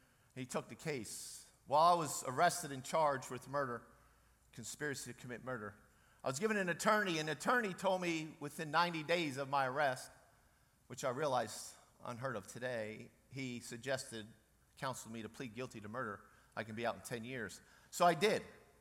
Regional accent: Fort Worth, Texas, United States; I'm from Fort Worth, and I'm a blessed man.

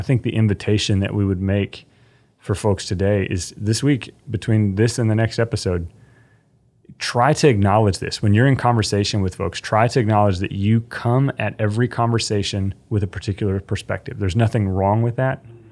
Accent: Texas, United States; my experience as a white man growing up in Texas

